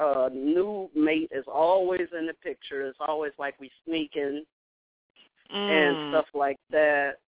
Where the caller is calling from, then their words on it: Mississippi, United States; Hi, how y'all doing tonight? … from Mississippi.